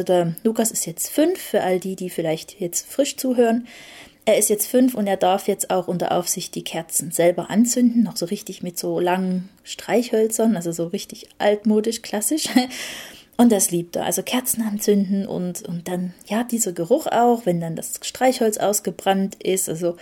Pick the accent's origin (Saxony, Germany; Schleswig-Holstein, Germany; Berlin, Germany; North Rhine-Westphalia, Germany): Saxony, Germany; Und in Sachsen, also wo ich herkomme